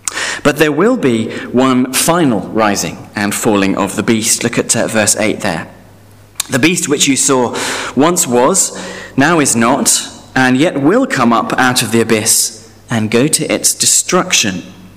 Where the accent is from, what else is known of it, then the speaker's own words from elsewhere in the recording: London, United Kingdom; I could be in London, my hometown.